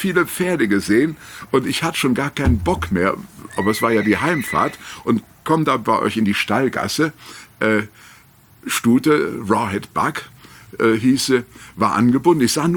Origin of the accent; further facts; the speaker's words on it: Cologne, North Rhine-Westphalia, Germany; born there; ich bin in Köln mitten in der Innenstadt geboren worden. Und meine Eltern sind, als ich 10 Jahre alt, aufs Land gezogen.